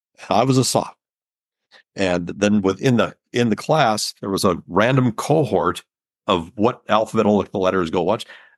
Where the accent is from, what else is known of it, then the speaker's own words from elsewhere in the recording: Florida, United States; I remember as a kid collecting a large stag beetle when I was growing up in Florida.